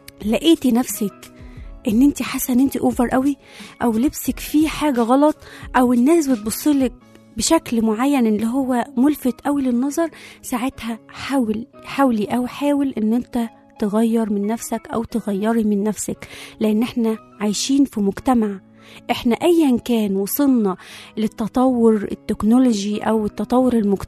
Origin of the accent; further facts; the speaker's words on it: Egypt; ما تعيشوش عيشة أجانب وإحنا أصلا مصريين، ما تعيشوش عيشة مدن وإحنا في أرياف